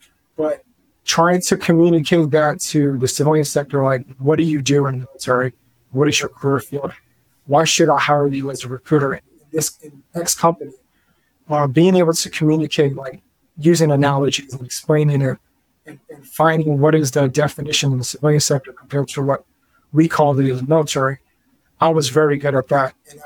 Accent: the South, United States; And so I grew up in the South.

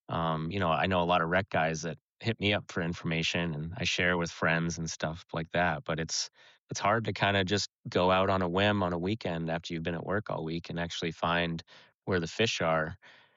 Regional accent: Buzzards Bay, Massachusetts, United States; And where I grew up down in Buzzards Bay, we used to have, you know, harbors choked with them.

